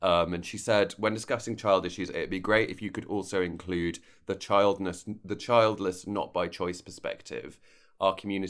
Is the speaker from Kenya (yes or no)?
no; United Kingdom; now in Virginia Beach, United States; As a Brit who has been living in Virginia Beach right next to Norfolk, I can tell you there's nothing rustic about it.